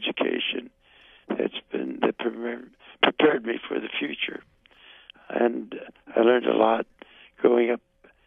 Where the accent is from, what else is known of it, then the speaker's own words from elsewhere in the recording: Akron, Ohio, United States; born there; I was born in Akron, Ohio, and it's a quintessential industrial town, a very small edition of Detroit, gritty and hard hit by the Depression, like all parts of the country. It was called the rubber capital of the world. I was born in 1922, November 24th